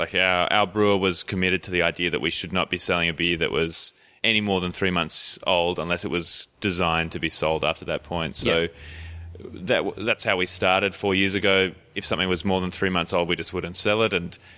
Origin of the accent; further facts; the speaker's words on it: Glen Innes, New South Wales, Australia; Well, we're from Glen Innes. Like, my hometown has 11 pubs and we can only ever be on one at a time, you know?